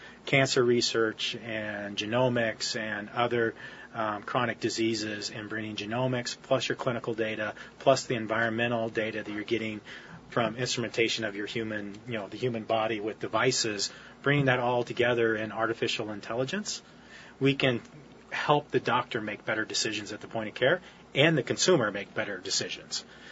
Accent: Hillsboro, United States; Growing up in Hillsboro, to think that we have, you know, that much brain power in one facility

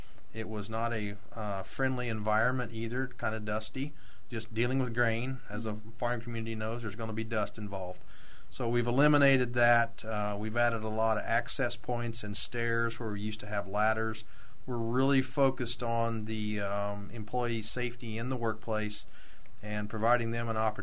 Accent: Illinois, United States; born or raised there

